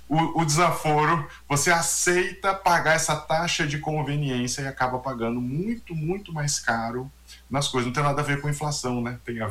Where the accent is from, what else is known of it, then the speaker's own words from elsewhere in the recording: Campinas, São Paulo, Brazil; E eu venho de Campinas.